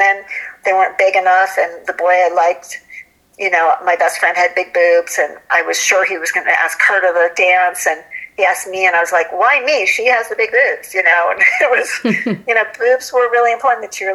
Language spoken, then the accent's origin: English; Ohio, United States; And all my friends from high school, I grew up in Ohio.